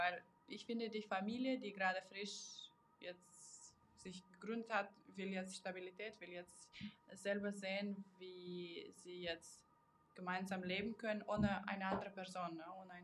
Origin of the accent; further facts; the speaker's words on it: Kazakhstan; German is a second language; now in Germany; ich bin aus Kasachstan jetzt vor 10 Jahren gekommen.